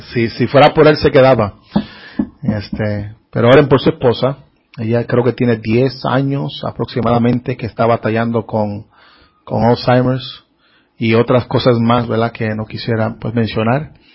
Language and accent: Spanish; Fajardo, Puerto Rico; una carga por no tan solo por mi pueblo de Fajardo en aquel tiempo, sino por Puerto Rico entero.